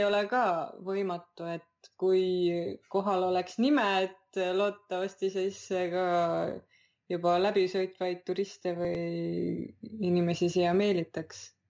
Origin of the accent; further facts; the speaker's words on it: Jõgeva, Jõgeva County, Estonia; born there; kuna Jõgeva on minu sünnilinn ja siin on minu pere ja sugulased, et ja ma tunnen, et ma tahan elada seal, kus on kõik minu mälestused ja asjad, et siis ma olen selle linna valinud